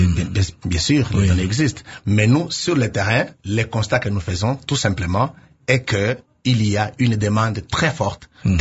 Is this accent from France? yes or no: no; DR Congo; Alors, nous, en tant que Congolais, nous avons monté cette ASBL au niveau local.